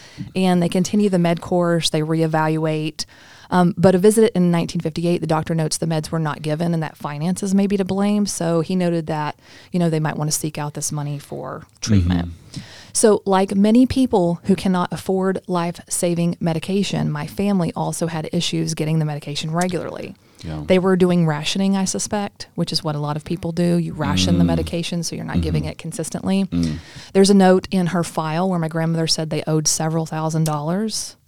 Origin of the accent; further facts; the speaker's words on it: Kentucky, United States; now in Pennsylvania, United States; I'm used to getting because I'm from Kentucky, especially when I moved to Pennsylvania.